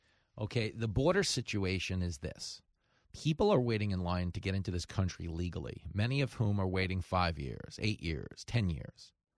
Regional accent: Levittown, New York, United States; I grew up in Levittown around a bunch of old men

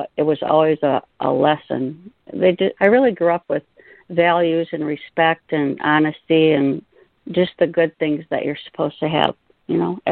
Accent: Traverse City, Michigan, United States; I grew up in Traverse City, Michigan, which is in the northern part of lower Michigan, and it's surrounded by Lake Michigan

